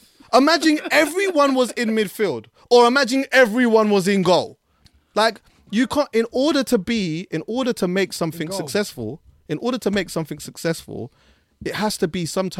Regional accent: Jamaica; and I'm Jamaican, bro.

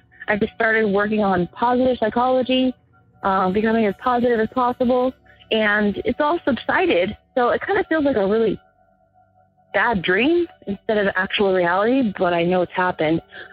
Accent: Phoenix, Arizona, United States; I'm from Phoenix, Arizona.

